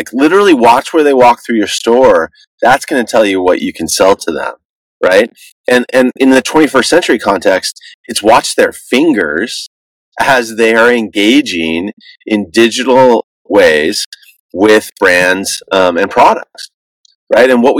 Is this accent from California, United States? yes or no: yes; Los Angeles, California, United States; now in New York, United States; I was originally from LA. And okay. I was at that point in New York.